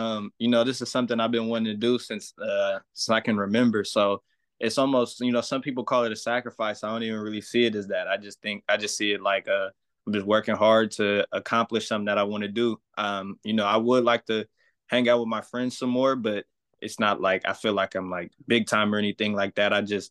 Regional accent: Oakland, California, United States; Yeah, so I'm from Oakland, California. That's about 30, 40 minutes away from Prolific Prep.

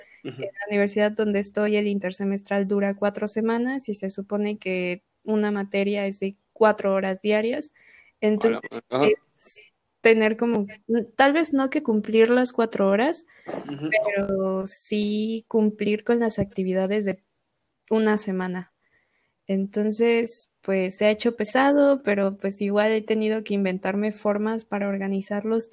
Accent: Mexico; creo que como mexicanas, como mexicanos, solemos ser muy atascados

